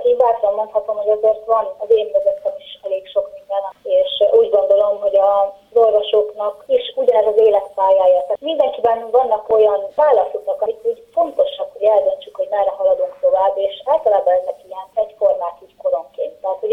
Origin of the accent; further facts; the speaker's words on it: Jász-Nagykun-Szolnok, Hungary; born there; Szolnok megyében születtem